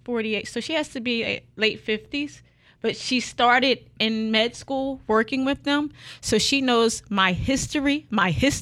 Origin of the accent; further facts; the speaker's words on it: Philadelphia, Pennsylvania, United States; I grew up in Philly on 25th and Ridge